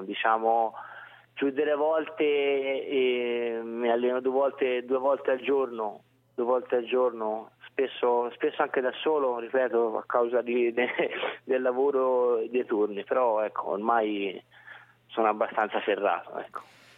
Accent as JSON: {"language": "Italian", "town": "Siena", "region": "Tuscany", "country": "Italy", "said": "Certo è, essendo senese, uno di Firenze magari fa un po' più effetto"}